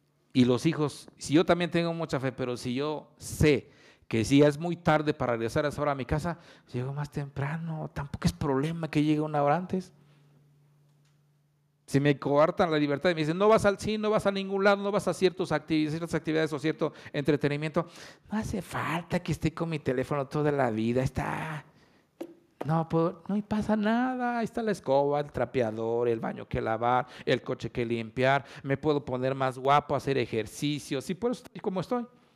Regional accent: Ixmiquilpan, Hidalgo, Mexico; Y yo, bien orgulloso de mi raíz de año, le digo, de Ixmiquilpan. ¿De dónde? De Ixmiquilpan, Hidalgo.

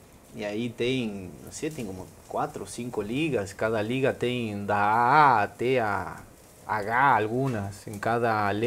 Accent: Ciudad Evita, Buenos Aires Province, Argentina; Portuguese is a second language; Não, não, eu cresci em Ciudad de Vita, Gran Buenos Aires, Partido de La Matanza

